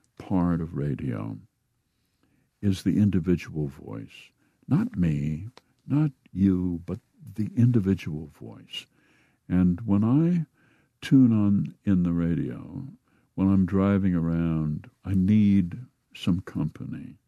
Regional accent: Midwest, United States; We were brought up to keep a lid on it and not to make a spectacle of ourselves.

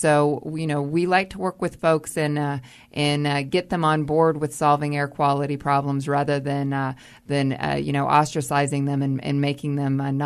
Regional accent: United States; and then I grew up in the Oklahoma, Texas area of the country

